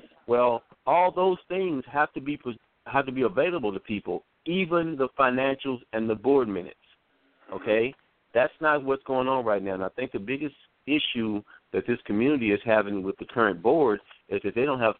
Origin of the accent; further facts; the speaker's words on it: the South, United States; as an African American who had 55 years of growing up in the South and then growing up and then moving here